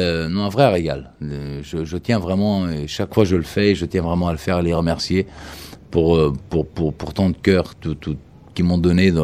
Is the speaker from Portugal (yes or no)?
yes; Portugal; Je suis portugais et très fier de l'être.